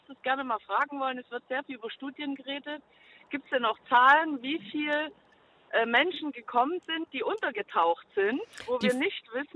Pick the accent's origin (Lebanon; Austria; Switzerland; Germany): Germany; East Germany; ich bin jetzt selber 60, haben jetzt dafür gekämpft und ich komme auch aus dem Osten.